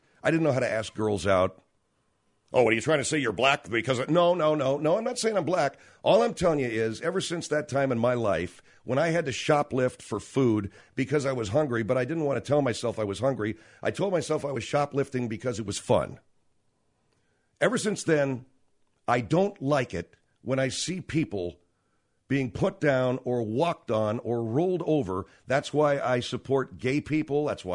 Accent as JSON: {"language": "English", "town": "Los Angeles", "region": "California", "country": "United States", "tie": "born or raised there", "said": "And I grew up in Los Angeles, where the neighborhoods are lily white or Asian or black, and never the twain shall meet."}